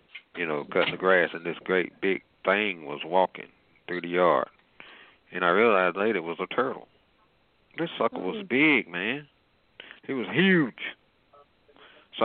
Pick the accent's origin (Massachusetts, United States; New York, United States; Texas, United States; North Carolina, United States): North Carolina, United States; Wadesboro; Maybe it's because I'm from Wadesboro.